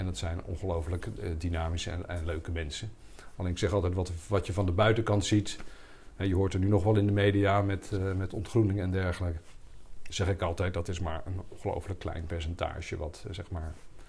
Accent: Waalwijk, North Brabant, Netherlands; also born or lived in Rotterdam / Hendrik-Ido-Ambacht; Een verhuizing doorgemaakt naar Hendrikido Ambacht en later naar Waalwijk, waar ik vanaf mijn 9e heb gewoond in het Brabantse. Zekere zin wel een cultuurschok als je uit het westen komt, zoals dat dan mooi heet.

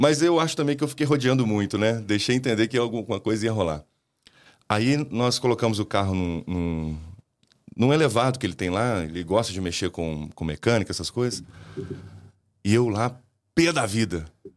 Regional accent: Barbacena, Minas Gerais, Brazil; also born or lived in Belo Horizonte; Eu estava morando em Belo Horizonte, não morava mais em Barbacena, minha cidade natal.

